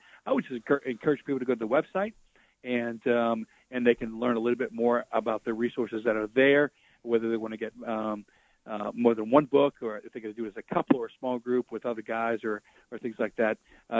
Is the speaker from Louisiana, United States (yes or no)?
yes; Louisiana, United States; You know, when I grew up in here in South Louisiana, and there's a strong Marian devotion here in Cajun country.